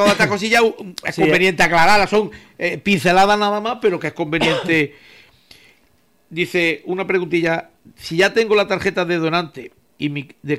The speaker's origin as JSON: {"language": "Spanish", "region": "Andalusia", "country": "Spain", "said": "yo soy andaluz"}